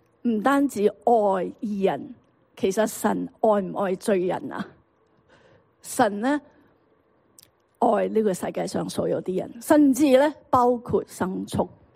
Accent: China; 我哋都中国人都讲过一句说话吓

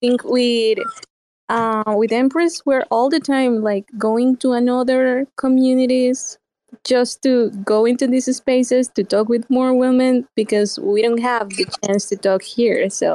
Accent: Colombia; English is a second language; moved away as an adult; Basically, well, I'm originally from Colombia. I'm not from here. So I moved to the country like a year and a half ago permanently.

